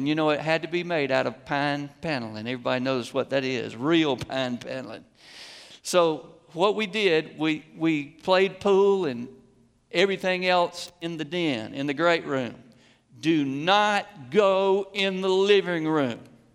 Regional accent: Augusta, United States; When I grew up in Augusta, we had a house with a closed floor plan.

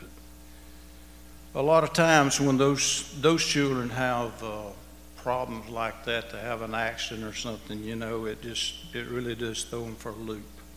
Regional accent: Lindale, Georgia, United States; I grew up in Lindale, or what they call Boozville. And a lot of people know where Boozville is.

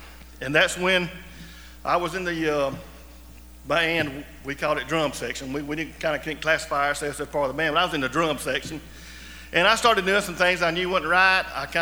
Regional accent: Silver Creek, Georgia, United States; I was raised in the Silver Creek Methodist Church, and we went there for many years. But I was saved actually in a little church between here and Aragon. It was Seney, Georgia.

